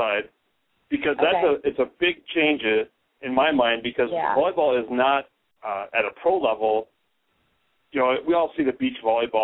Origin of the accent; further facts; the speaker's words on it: Minnesota, United States; As a Minnesotan myself.